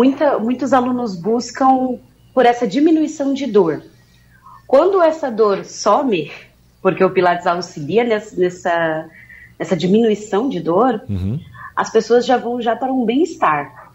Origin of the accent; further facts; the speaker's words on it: São Paulo, Brazil; DDD11, né, que eu sou de São Paulo.